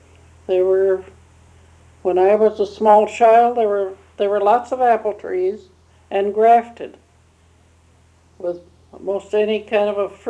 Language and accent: English; United States; born there; I was born in Orleans County on April 1st, 1896.